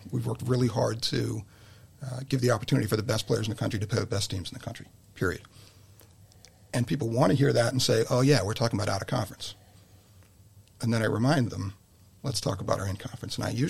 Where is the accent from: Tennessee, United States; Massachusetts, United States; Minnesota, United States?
Massachusetts, United States; I grew up in Western Massachusetts. I didn't see lacrosse when I was a kid